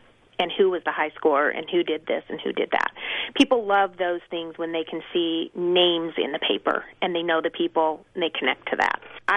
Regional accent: Atlantic, Iowa, United States; I grew up in Atlantic, so, you know, I was 3 hours away from home living up in Eagle Grove.

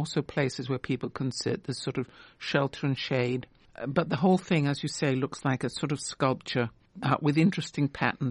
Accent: London, United Kingdom; I mentioned that I'm from London originally.

